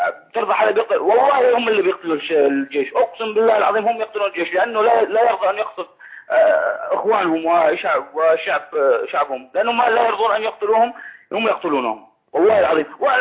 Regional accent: Deir ez-Zor, Deir ez-Zor Governorate, Syria; now in Saudi Arabia; أنا من دير الزور، أنا مقيم في السعودية

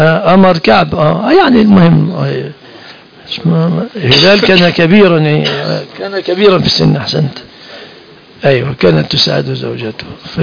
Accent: Egypt

